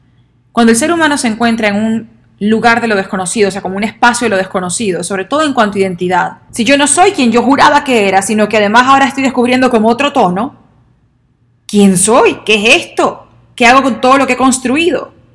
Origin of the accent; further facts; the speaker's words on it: Venezuela; Yo soy venezolana, soy mujer, hago esto, hago lo otro